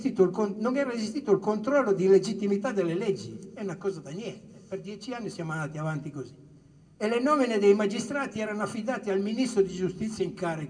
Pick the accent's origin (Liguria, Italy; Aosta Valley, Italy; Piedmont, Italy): Liguria, Italy; soprattutto dalle mie parti. La provincia di Imperia